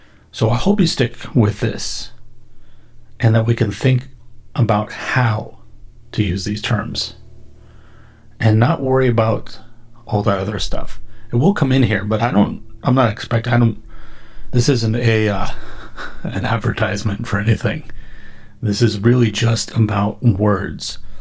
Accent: California, United States; I grew up in California.

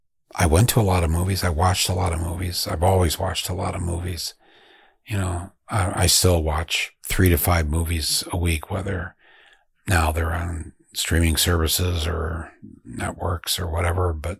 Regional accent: Flint, Michigan, United States; It's a very special film to me because it takes place in my hometown of Flint, Michigan.

